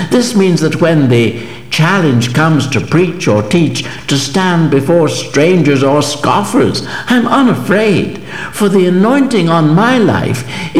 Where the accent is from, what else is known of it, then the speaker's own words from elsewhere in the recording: Bessbrook, Northern Ireland, United Kingdom; my home church where I grew up at Bessbrook in South Armagh.